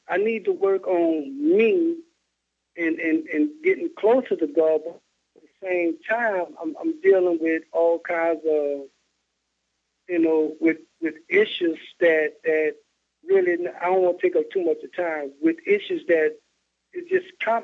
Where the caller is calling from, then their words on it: New Orleans, Louisiana, United States; I'm from New Orleans. It's been a while since I called.